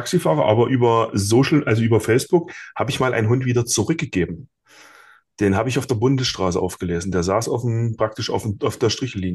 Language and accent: German; Wangen, Baden-Württemberg, Germany; ich komme aus Wangen